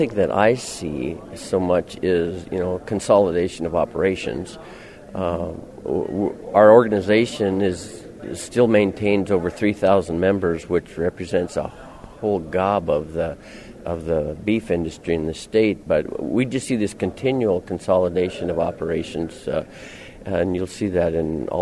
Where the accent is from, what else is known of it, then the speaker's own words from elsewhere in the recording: Mackville, North Dakota, United States; My family and I, we ranch at Mackville, North Dakota. Our family's been there for many, many years.